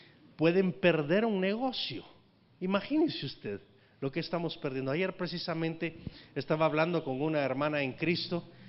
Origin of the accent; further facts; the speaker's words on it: Guatemala; Porque somos chapines, ¿verdad?